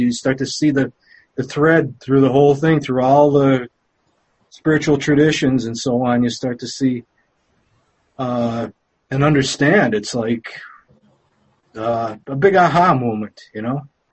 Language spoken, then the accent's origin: English; Pennsylvania, United States; now in Dalton, United States; I'm from northeastern Pennsylvania. I live in a town called Dalton right now.